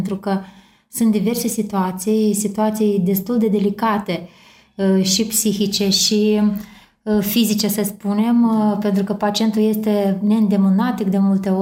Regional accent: Soroca, Soroca District, Moldova; Am copilărit în Republica Moldova, într-un orășel pe malul Nistrului, chiar la graniță cu Ucraina, un orășel foarte frumos, de orașul Soroca.

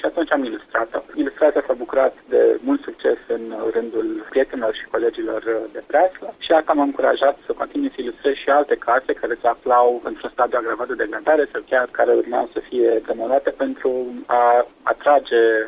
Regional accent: Iași, Iași County, Romania; acum am început cu Iașul pentru că este orașul natal

